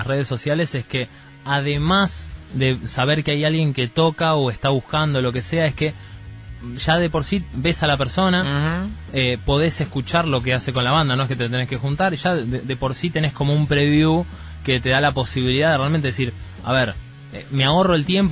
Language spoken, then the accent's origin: Spanish; Buenos Aires, Argentina; Yo soy acá de Mataderos.